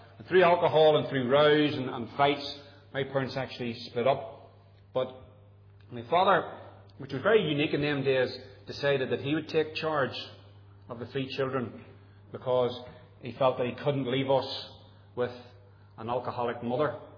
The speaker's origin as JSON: {"language": "English", "region": "England", "country": "United Kingdom", "tie": "born there", "said": "I was born in England in 1962."}